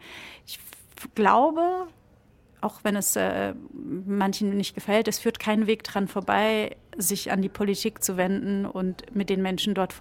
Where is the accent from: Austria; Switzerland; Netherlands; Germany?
Germany; Hesse; ich komme ja aus Hessen, da gibt es das nicht.